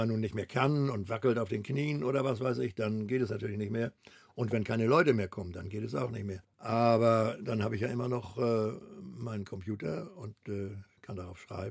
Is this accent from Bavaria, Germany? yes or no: no; Hamburg, Germany; als ich im Wilden Kaiser als Hamburger das Totenkirchhöhl bestiegen habe.